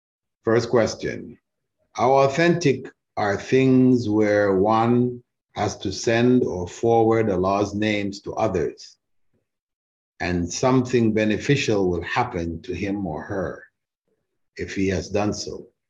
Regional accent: Toronto, Ontario, Canada; I grew up in Canada, in Toronto, back from the 50s, early 60s.

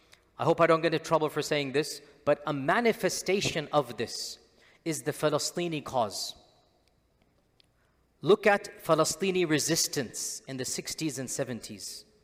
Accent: Pakistan; I am Pakistani, he is Bengali, he is Egyptian, he is Lebanese, he is Syrian.

